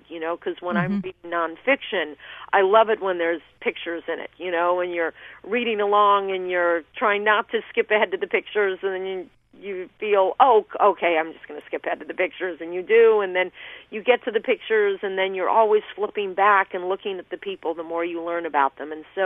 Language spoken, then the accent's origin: English; Aspen, Colorado, United States; I grew up in Aspen in the 70s